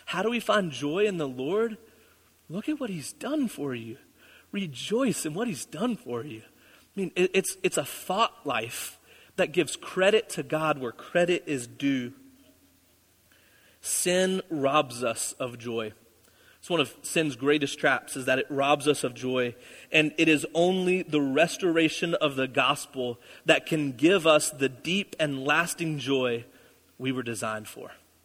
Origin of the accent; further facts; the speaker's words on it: United States; I'm from Union County. Maybe I should know this stuff.